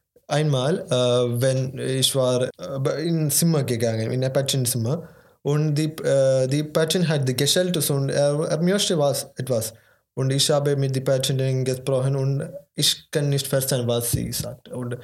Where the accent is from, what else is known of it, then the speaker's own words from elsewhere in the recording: India; German is a second language; now in Germany; Ich bin 21 Jahre alt und ich komme aus Indien. Und ich mache eine Ausbildung als Pflegekraft in Deutschland.